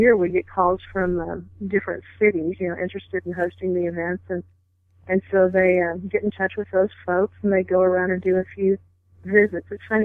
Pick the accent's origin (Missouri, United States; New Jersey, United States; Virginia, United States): Missouri, United States; I grew up in Missouri where, you know, it's a pretty big state.